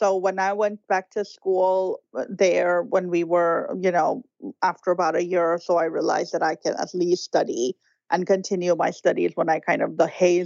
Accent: Karachi, Sindh, Pakistan; moved away as an adult; now in United States; I was born in Karachi, Pakistan. I grew up there. I was in my early 20s when I got married

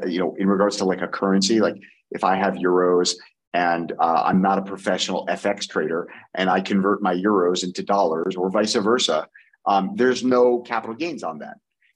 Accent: Rhode Island, United States; moved away as an adult; also born or lived in Panama; now in Lisbon, Portugal; Originally I'm from the East Coast. I'm from Rhode Island. Wow. But I've been out of the US for, I think, going 16 years now.

